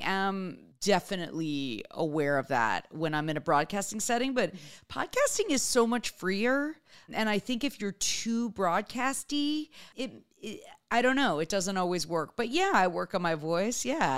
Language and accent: English; Florida, United States; I grew up in South Florida, which is basically New York